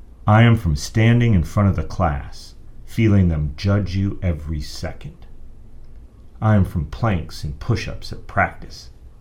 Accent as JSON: {"language": "English", "town": "Eau Claire", "region": "Wisconsin", "country": "United States", "tie": "born or raised there", "said": "growing up on the north side of Eau Claire."}